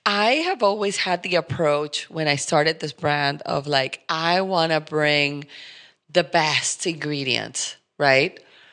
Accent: Colombia; So, for example, I am from Colombia

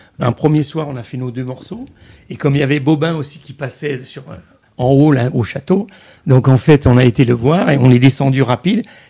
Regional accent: Paris, Île-de-France, France; À l'origine, moi, je suis pas albigeois comme Agnès, je suis parisien.

